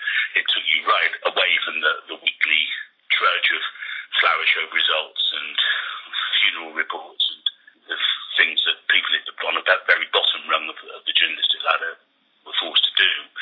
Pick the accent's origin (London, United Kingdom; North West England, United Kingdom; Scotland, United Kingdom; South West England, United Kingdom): South West England, United Kingdom; Bath; born there; I was born in Bath, so Bristol, a few miles down the road, so I was still able to live at home.